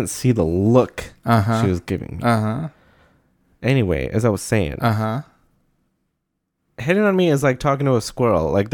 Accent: Chicago, Illinois, United States; And then I said, oh, yeah, I'm from Chicago.

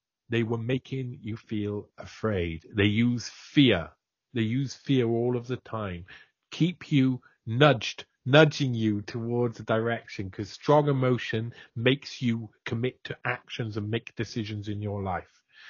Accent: Wales, United Kingdom; Being from a Welsh socialist background, you know, I cared about that sort of stuff.

